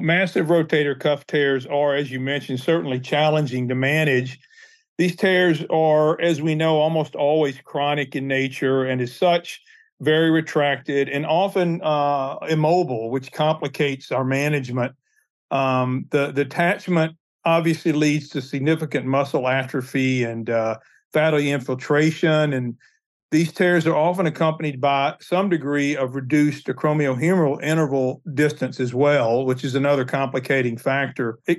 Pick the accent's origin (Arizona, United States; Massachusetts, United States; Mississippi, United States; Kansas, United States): Mississippi, United States; also born or lived in New York; I was raised and educated in Mississippi, medical school residency, and then did a sports medicine fellowship at the Hospital for Special Surgery in New York.